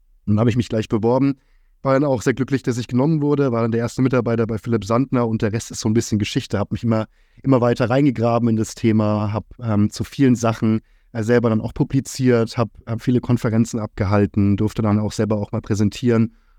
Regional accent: Bavaria, Germany; now in Frankfurt, Germany; bin 30 Jahre alt, bin aus Frankfurt oder wohne in Frankfurt, komme gebürtig aus Bayern, aus Franken

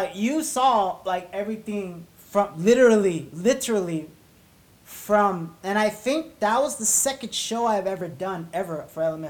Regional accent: La Puente, California, United States; also born or lived in Moreno Valley; I moved from Moreno Valley to La Puente. And that's how I was born and raised in La Puente.

